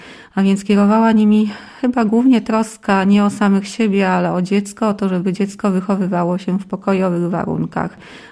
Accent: western Poland, Poland; Ja sama pochodzę z Polski Zachodniej, z terenów tak zwanej Polski Odzyskanej, więc kiedy tu przyjechałam, dopiero zaczęłam wchodzić w historię Lubelszczyzny

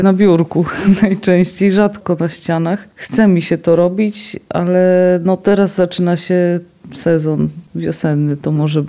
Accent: Biała Podlaska, Lublin Voivodeship, Poland; chociaż ja jestem z Białej, biała jest we mnie

